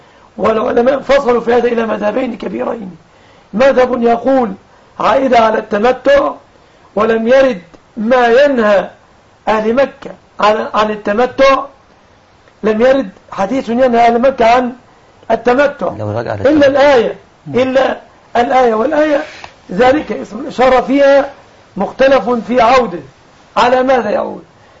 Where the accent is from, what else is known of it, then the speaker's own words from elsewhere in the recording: Egypt; وأن يرزق بلدنا مصر